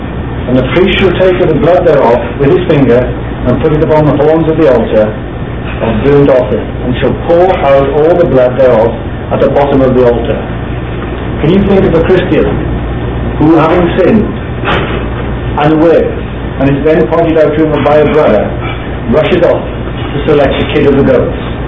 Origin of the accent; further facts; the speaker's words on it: Wales, United Kingdom; If you wonder why I speak like I speak, it's because I am Welsh. I am not English.